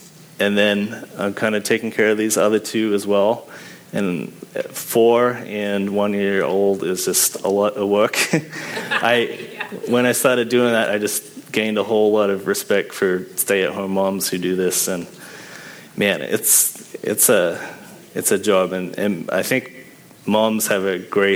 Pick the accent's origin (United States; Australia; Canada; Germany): Australia; moved away; I didn't grow up in this country, and so I'm not used to long, cold winters. I grew up in Australia, for those who don't know.